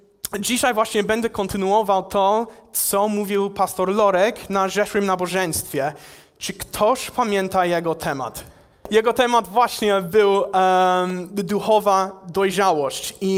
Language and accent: Polish; United States; Polish is a second language; now in Poland; ja pochodzę ze Stanów Zjednoczonych, ja tutaj służę w Polsce jako misjonarz, służę właśnie w stowarzyszeniu Fala, w projekcie Exit Tour. Ja mieszkam i służę w Polsce już prawie 2 lata.